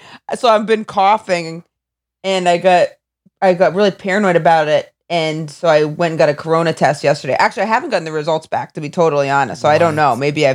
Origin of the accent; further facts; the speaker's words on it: Maine, United States; No, I'm from Maine. My girlfriend has a house here. She Airbnbs it out, so we came down here to quarantine.